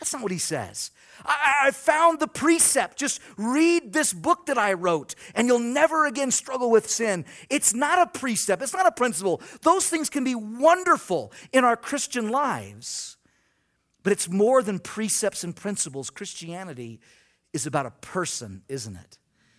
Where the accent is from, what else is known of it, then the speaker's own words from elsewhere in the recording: Long Beach, California, United States; I grew up in Long Beach, and we had this house that was right next to a drive-in movie theater.